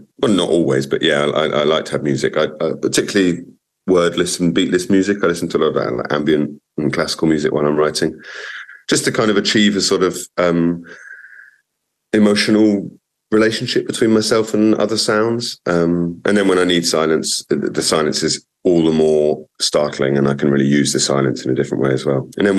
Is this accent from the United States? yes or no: no; United Kingdom; as a British person right now, you know, there's a great deal of anger and despair and disillusionment and shame